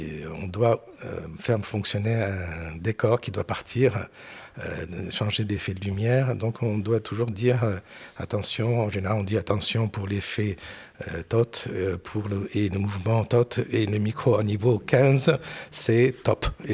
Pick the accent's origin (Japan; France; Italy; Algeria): Japan; Tokyo; French is a second language; Parce que quand j'étais ado à Tokyo, c'était comme ça.